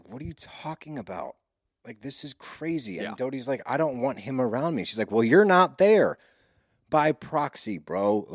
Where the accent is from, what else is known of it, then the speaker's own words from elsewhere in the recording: Texas, United States; accent: southern; I used to have more of a twang than I do now. It's actually mellowed out.